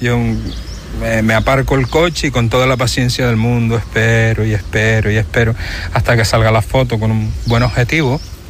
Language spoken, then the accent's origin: Spanish; Canary Islands, Spain; mezclé dos cosas que me gustan, que es la fotografía y la pasión por mi tierra.